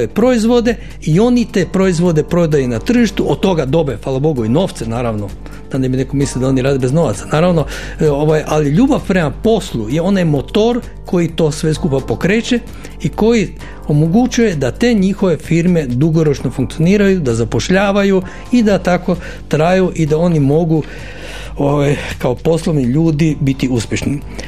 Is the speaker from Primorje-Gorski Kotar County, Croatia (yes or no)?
yes; Brod na Kupi, Primorje-Gorski Kotar County, Croatia; Ja sam iz Broda na Kupi.